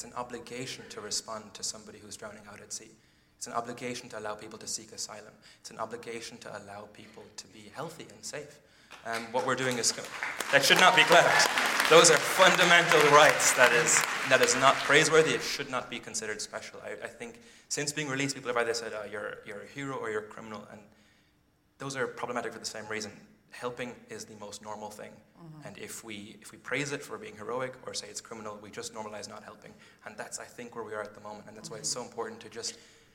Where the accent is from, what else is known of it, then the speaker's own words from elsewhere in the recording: Ireland; now in London, United Kingdom; I'm 25 years old, and I grew up in Ireland.